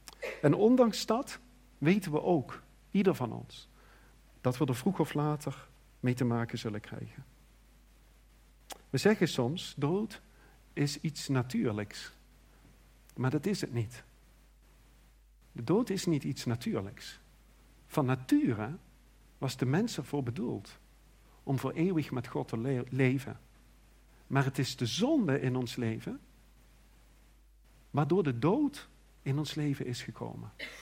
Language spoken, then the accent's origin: Dutch; Leerop, Netherlands; En ik ging naar Leerop toe, waar ik opgroeide.